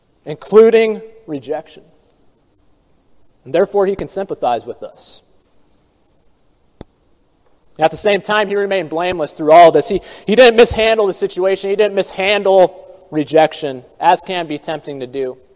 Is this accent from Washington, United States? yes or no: yes; Seattle, Washington, United States; I'm originally from the Seattle area.